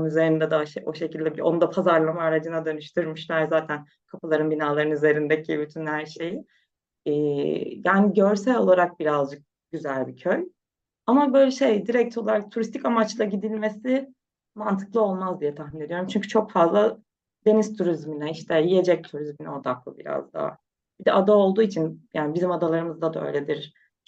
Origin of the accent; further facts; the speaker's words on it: Çanakkale, Turkey; ben Çanakkale'de büyüdüm, hep Ege tarafındaydım çocukluğumdan beri.